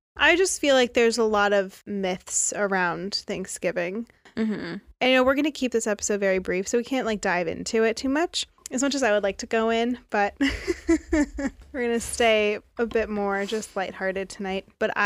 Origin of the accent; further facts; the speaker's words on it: United States; I'm Native American, for those who don't know.